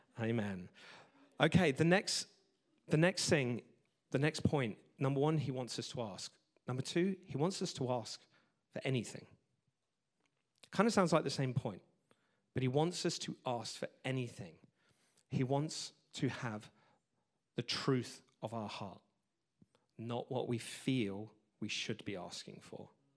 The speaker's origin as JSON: {"language": "English", "region": "England", "country": "United Kingdom", "said": "I'm very English. I'm very traditional British."}